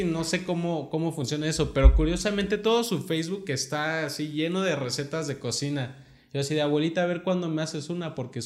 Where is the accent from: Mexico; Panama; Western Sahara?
Mexico; now in Costa Rica; Pero cuando llego aquí a Costa Rica y todo el mundo te habla de usted, dicen... Sí. O sea, como mexicano sí piensa...